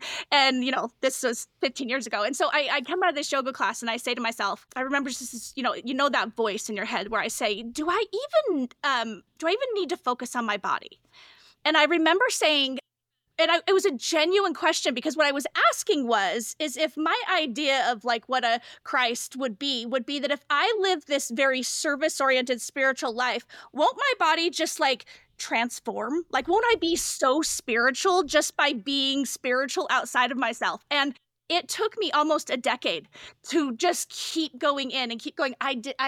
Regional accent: Salt Lake City, Utah, United States; So I'm from Salt Lake City, Utah, Mormon housewives, that whole idea

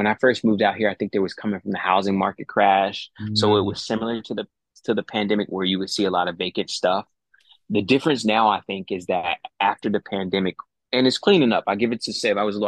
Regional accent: Longview, Texas, United States; I grew up only in Longview, which was only like 45 minutes from the Louisiana state

